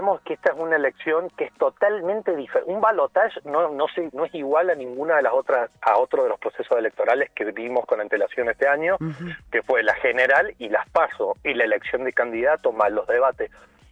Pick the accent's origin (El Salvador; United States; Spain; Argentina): Argentina; nos miremos más como argentinos